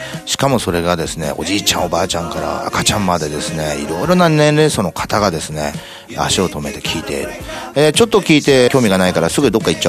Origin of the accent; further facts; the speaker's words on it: Tachikawa, Tokyo, Japan; 僕はですね、生まれも育ちもずっともうこの辺でして、立川市にずっと住んでます。立川って町でやっぱり青春を過ごした